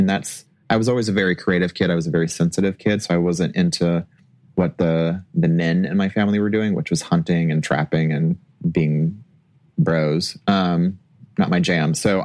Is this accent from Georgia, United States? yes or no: no; California, United States; Yeah, and I'm sorry, I'm from California.